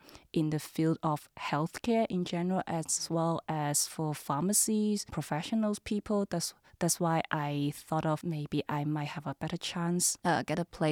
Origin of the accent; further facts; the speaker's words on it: Hong Kong; first language Cantonese; English is a second language; now in Germany; I wrote something about how I spent my Christmas here in Germany, and also one article about my mother tongue, Cantonese, because I love my mother tongue very much.